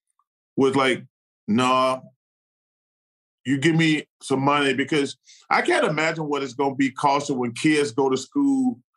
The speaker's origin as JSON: {"language": "English", "region": "Alabama", "country": "United States", "tie": "born or raised there", "said": "I'm very aware of racism. I grew up in Alabama."}